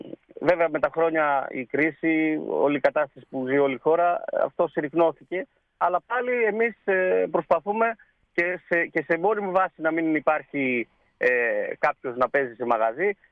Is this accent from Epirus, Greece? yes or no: yes; Epirus, Greece; Υπήρχε ένας πυρήνας ανθρώπων που καταγόμαστε από τα πράγματα, από τα τζουμέρκα. και στο χωριό μου είχαμε τη χαρά να έχουμε